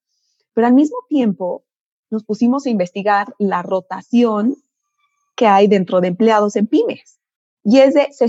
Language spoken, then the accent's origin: Spanish; Mexico; soy ingeniera química mexicana.